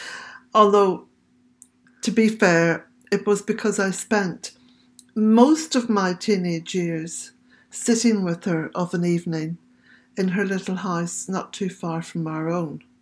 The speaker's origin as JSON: {"language": "English", "town": "Omagh", "region": "Northern Ireland", "country": "United Kingdom", "tie": "born or raised there", "said": "I grew up in Oma, where granny had her farm."}